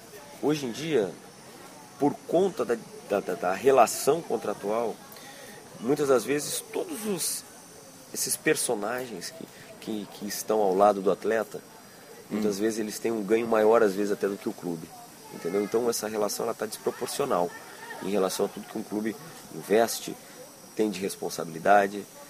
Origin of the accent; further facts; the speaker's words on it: Rio Grande do Sul, Brazil; now in Rio de Janeiro, Brazil; Sou gaúcho.